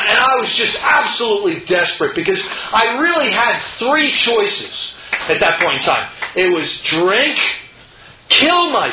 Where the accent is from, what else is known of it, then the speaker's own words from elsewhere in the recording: New Jersey, United States; No, I'm from Jersey, you know? We don't do AA that way up here, you know?